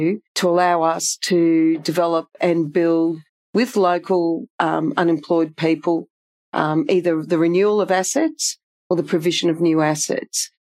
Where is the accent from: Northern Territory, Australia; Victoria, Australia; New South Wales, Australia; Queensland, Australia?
Victoria, Australia; Melbourne; because I grew up in Melbourne. I went to uni in Melbourne.